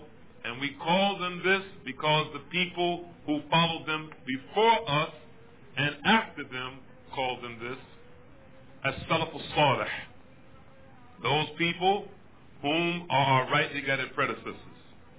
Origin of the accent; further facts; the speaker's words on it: United States; Now, myself, I'm from the United States.